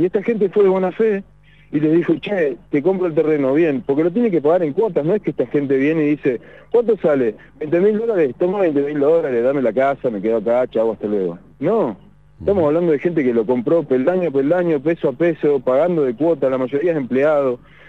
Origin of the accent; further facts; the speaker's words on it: Neuquén, Argentina; yo soy neuquino nativo de quinta generación